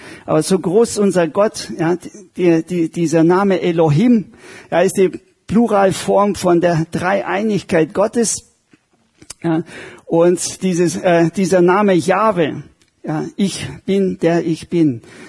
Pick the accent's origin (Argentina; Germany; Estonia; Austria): Estonia; ich komme aus Estland und da gab es oft Gewitter, Unwetter, ja, sehr verregnet.